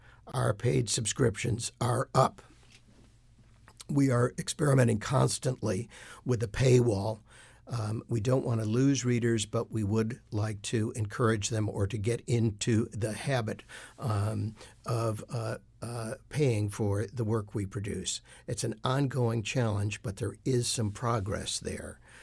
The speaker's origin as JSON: {"language": "English", "town": "Rochester", "region": "New York", "country": "United States", "tie": "born or raised there", "said": "including the papers I grew up with in Rochester"}